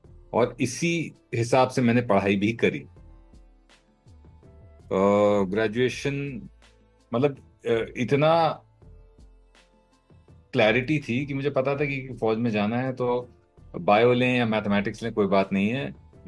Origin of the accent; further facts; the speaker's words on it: Kanpur, Uttar Pradesh, India; मैं कानपुर में पला पड़ा हूँ और I am 80s and 90s child. I grew up in the 80s and 90s.